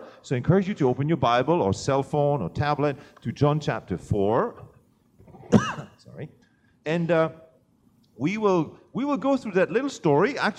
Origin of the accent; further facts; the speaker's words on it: Belgium; Now, I come from Belgium.